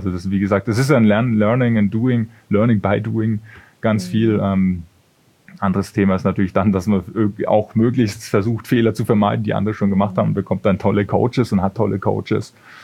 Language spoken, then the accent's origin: German; Bavaria, Germany